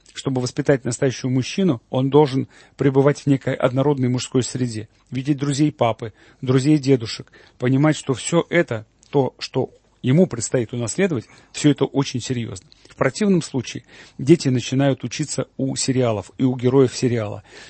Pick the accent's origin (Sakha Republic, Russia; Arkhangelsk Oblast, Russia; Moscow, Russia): Moscow, Russia; also born or lived in Kazan; А потом я вырос, извините, в Москве в 80-е годы.